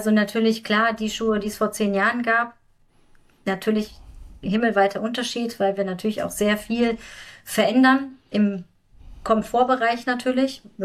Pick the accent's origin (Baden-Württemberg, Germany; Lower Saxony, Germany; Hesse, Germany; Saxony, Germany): Hesse, Germany; Viernheim; sprich ich komme auch aus dem Viernheimer Land, sprich aus der Nähe von Mannheim.